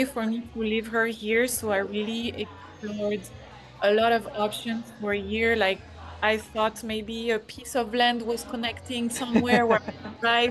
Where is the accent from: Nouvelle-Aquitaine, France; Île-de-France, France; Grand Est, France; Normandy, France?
Normandy, France; now in United States; I'm French. I've been living in the US for 6 years now, and I am originally from Normandy